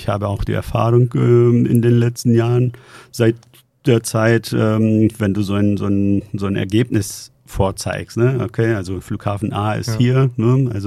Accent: Istanbul, Turkey; Als ich Kind war, also ich bin in Istanbul groß geworden in der Türkei.

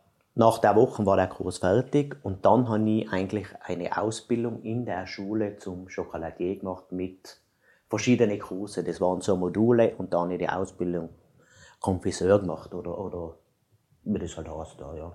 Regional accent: Landeck, Tyrol, Austria; ich bin in Landeck da geboren und bin eigentlich in einer Konditoreifamilie von meinen Eltern aufgewachsen.

